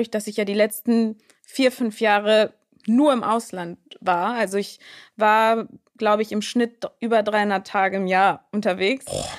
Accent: Germany; accent: German; dachte, oh Gott, mit meinem deutschen Akzent jetzt, was denkt die denn jetzt von mir?

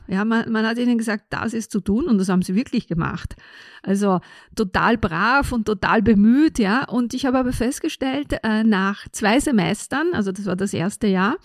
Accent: Aosta Valley, Italy; German is a second language; also ich bin mehrsprachig aufgewachsen, ja, weil ich im Austertal in der Kindheit, also meine Eltern waren italienischsprachig, die Sprache des Austertal, also das Austertal ist zweisprachig wie Südtirol.

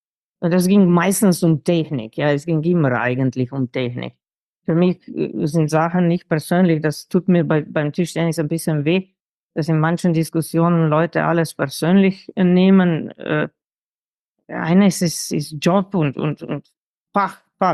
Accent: Germany; Also meine Heimat ist noch immer Deutschland und mein Blut ist slowenisch, ja.

